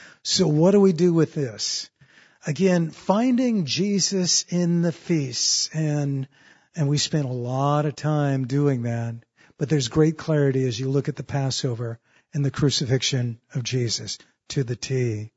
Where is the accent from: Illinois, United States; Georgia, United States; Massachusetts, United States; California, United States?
California, United States; San Diego; but grew up in San Diego. So, you know, I'm a refugee from Southern California.